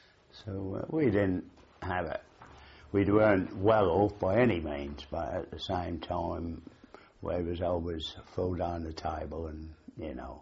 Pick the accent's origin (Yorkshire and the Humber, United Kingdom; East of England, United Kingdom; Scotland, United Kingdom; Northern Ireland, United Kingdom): East of England, United Kingdom; Norwich; born there; Yeah, I was born in Norwich, September the 17th, 1931.